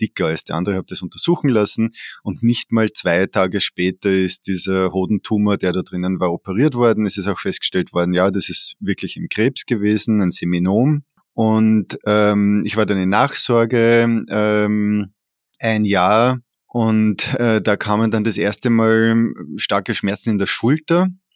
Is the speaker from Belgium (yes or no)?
no; Lower Austria, Austria; now in Vienna, Austria; Wie du schon gesagt hast, ich bin Wiener. Die längste Zeit meines Lebens habe ich in Wien verbracht. Bin aber im südlichen Niederösterreich aufgewachsen, also so Nähe der Alpen.